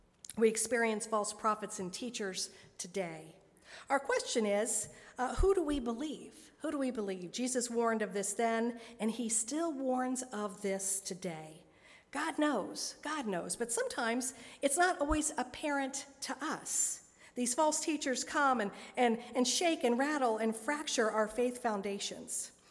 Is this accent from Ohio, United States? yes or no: yes; Vandalia, Ohio, United States; I grew up in Vandalia, north of Dayton, in the 80s, and we were known as the Crossroads of America.